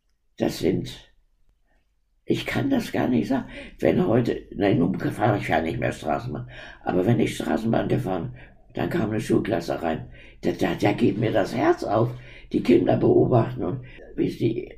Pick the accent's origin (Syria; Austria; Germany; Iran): Germany; East Germany; accent: Berlin; Ich wollte ja gut sein als Ossi. Man musste gut sein als Ossi. Und man musste Deutsch sprechen, Hochdeutsch, kein Berliner, kein Sächsisch oder so.